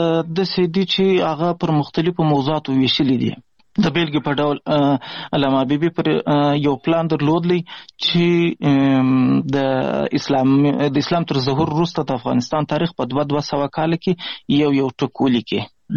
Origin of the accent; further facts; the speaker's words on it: Pishin, Balochistan, Pakistan; زه خو اصلا د افغانستان د غزنی ولایت اوسېدونکی یم. د مهاجرت شپې ورځې په پاکستان کې تیروم، په پاکستان کې زیږیدلی یم. د کوټې سره نږدې پښین ښار ګوټي ورته وایي، په دې پښین ښار کې اوسېږم.